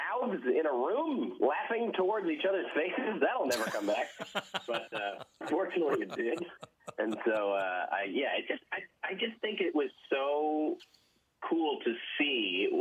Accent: Ladner, British Columbia, Canada; I'm actually from Ladner, which is a little town outside.

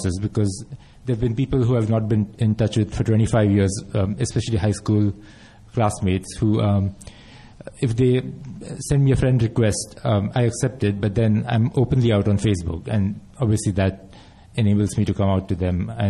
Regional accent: Mumbai, Maharashtra, India; also born or lived in Pune; I grew up in India. I was born in Mumbai, and I grew up in Mumbai and Pune, which is a city about 100 miles from Mumbai.

